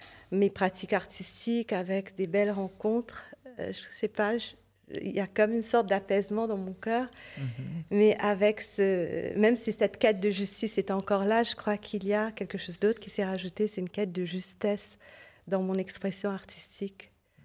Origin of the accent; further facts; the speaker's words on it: Mauritius; C'était à Maurice pendant longtemps, mon pays natal où je suis née et j'ai grandi.